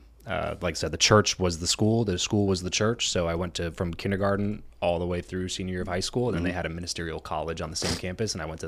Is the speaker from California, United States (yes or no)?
yes; California, United States; So grew up in SoCal, and in a very interesting way in SoCal.